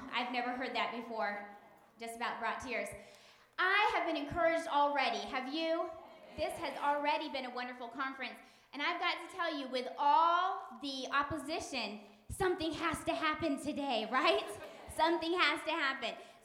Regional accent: Long Beach, California, United States; I'm from Long Beach, California. This is my first time in North Carolina.

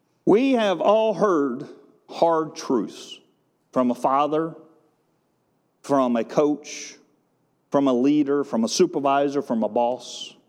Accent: Wilmington, United States; I grew up in Wilmington, and it wasn't illegal back then as far as I know.

